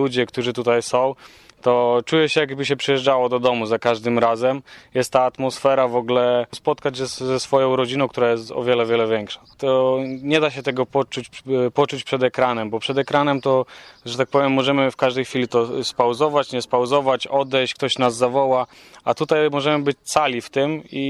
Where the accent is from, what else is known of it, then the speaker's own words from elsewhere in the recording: Podlaskie Voivodeship, Poland; Bo ja jestem tak naprawdę z Podlasia, z okolic Białegostoku, więc kawał drogi w sumie